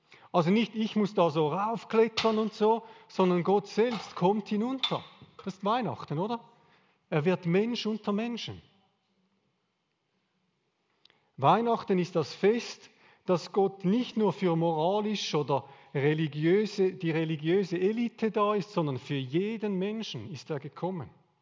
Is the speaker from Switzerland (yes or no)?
yes; Switzerland; Als Schweizer keine Chance, oder? Wollen wir nicht.